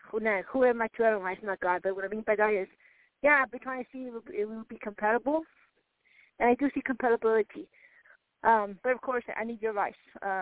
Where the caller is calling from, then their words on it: New Mexico, United States; New Mexico, USA.